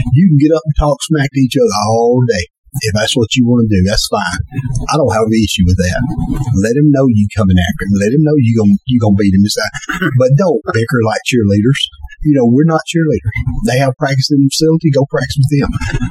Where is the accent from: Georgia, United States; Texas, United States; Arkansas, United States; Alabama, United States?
Alabama, United States; Hatton; And I mean, I'm from Hatton. We never played Sheffield.